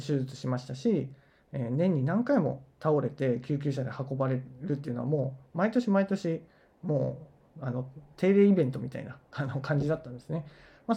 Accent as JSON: {"language": "Japanese", "region": "Iwate", "country": "Japan", "said": "僕は岩手出身なんですけども、岩手の田舎ではですね、母子家庭はあまりなくてですね"}